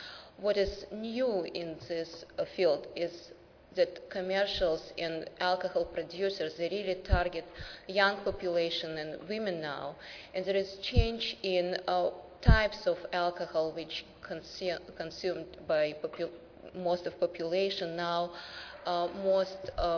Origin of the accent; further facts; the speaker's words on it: Russia; English is a second language; I do have accent because I'm originally from Russia.